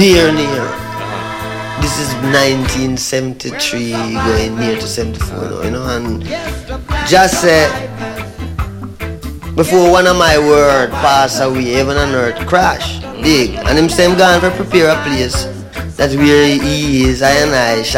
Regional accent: Jamaica; Well, being Jamaican. Well, here it's going on, Neville. Being Jamaican. I don't say being Jamaican, you know. I see myself as a Rasta, being Rasta.

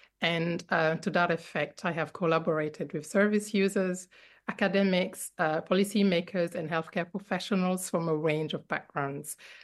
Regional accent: Guinea; as Enoch just introduced me. I was born and raised in Guinea

